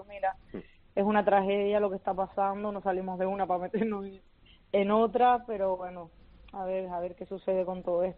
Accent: Canary Islands, Spain; born there; al final también es mi isla, ¿no? Donde yo nací

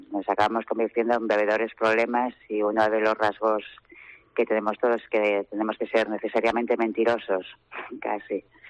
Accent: Asturias, Spain; Bueno, pues mira, soy de Asturias

